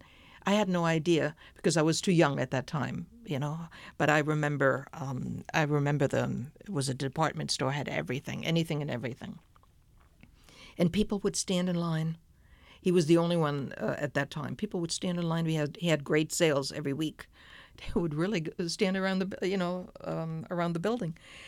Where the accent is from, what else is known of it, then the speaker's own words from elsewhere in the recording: Fulda, Hesse, Germany; And I went back to my hometown Fulda